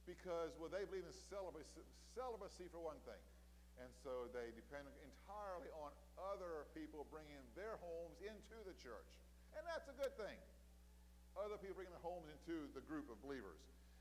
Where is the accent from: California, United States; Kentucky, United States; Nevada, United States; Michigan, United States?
Kentucky, United States; Auburn; I grew up near Russellville, Auburn, Kentucky, which is one of the areas where the Shakers had their settlement.